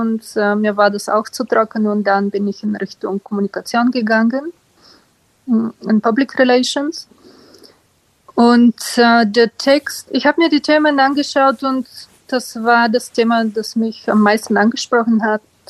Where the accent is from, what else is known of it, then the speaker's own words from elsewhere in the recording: Bulgaria; now in Berlin, Germany; ich wohne in Berlin. Ich bin seit gut 20 Jahren in Deutschland, ursprünglich komme ich aus Bulgarien.